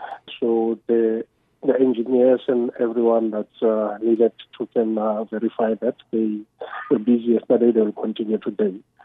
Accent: Bloemfontein, Free State, South Africa; I'm in the Free State. I'm from Bloemfontein.

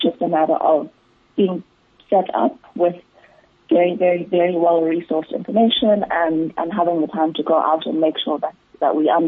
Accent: South Africa; As a South African, it's so liberating to say that I have never been safer than I've been in Israel.

